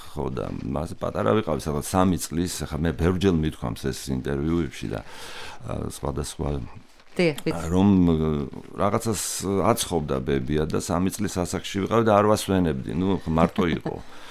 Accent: Tbilisi, Georgia; თბილისში დავიბადეთ, გავიზარდეთ

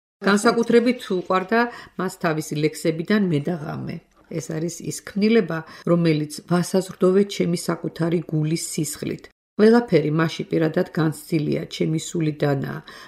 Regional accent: Imereti, Georgia; მე იმერელი ვარ ტობანიერიდან.

